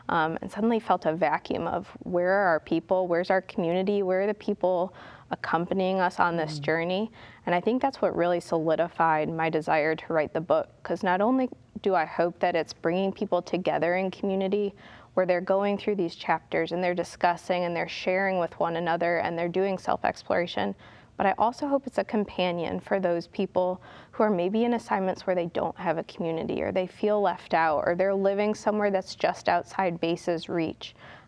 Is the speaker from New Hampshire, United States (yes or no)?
no; Chicago, Illinois, United States; So I grew up in the Chicago suburbs, went over to Notre Dame just over the border in Indiana for college